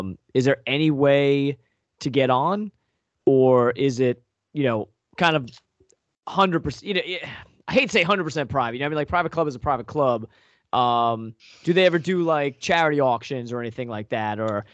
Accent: New York, United States; I grew up on Long Island.

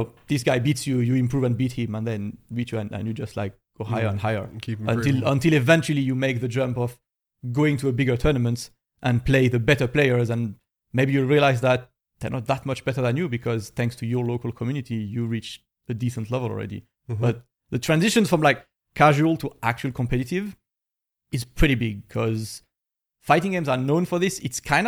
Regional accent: Nice, Provence-Alpes-Côte d'Azur, France; also born or lived in Paris; When I moved out from my hometown in 2011, I moved from Nice to Paris.

